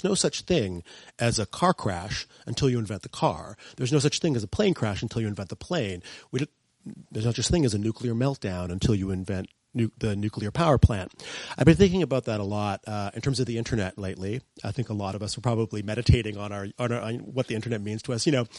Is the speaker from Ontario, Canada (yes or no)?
no; Vancouver, British Columbia, Canada; Growing up in Vancouver in the 80s